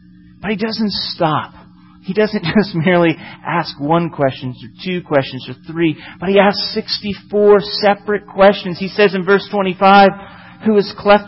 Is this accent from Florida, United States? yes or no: yes; Florida, United States; I'm from Florida, and Florida, in the area that I'm from, was actually the lightning capital of our country.